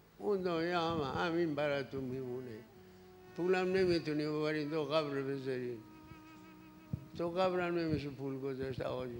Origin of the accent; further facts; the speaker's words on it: Rasht, Gilan, Iran; گفتم خب من رشتی هستم، اگر به جایی رسیدم بتونم برای این شهر و دیارم که استان اول بود کاری بکنم.